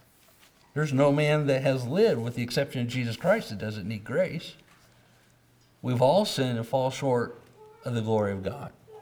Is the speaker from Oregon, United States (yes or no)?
yes; Portland, Oregon, United States; born there; You guys know I'm West Coast, you know, California. I was born in Oregon. Specifically, I was born in Portland.